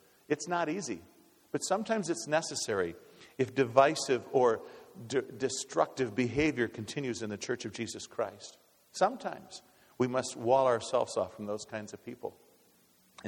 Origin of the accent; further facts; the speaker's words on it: Minnesota, United States; And so, I was born and reared in Minnesota, and I went saw Harmon Killebrew played when I was a small boy up at the metro area there.